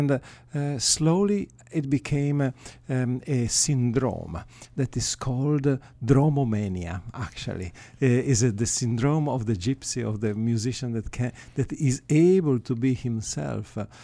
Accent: Genoa, Liguria, Italy; born there; English is a second language; Yes, actually, I was born in Genoa.

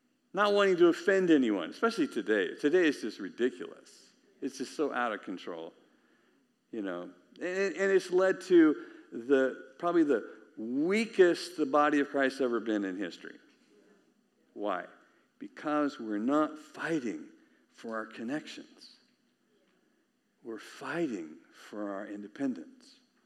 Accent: California, United States; I'm from California. I don't know any Ohio State fans.

